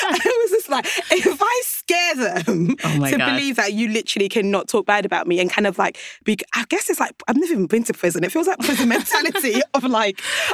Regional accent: Nigeria; Because obviously like growing up in Nigeria

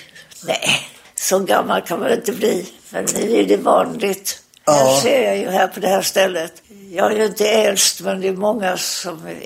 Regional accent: Falkenberg, Halland County, Sweden; Ja, uppvuxen i Falkenberg, ja.

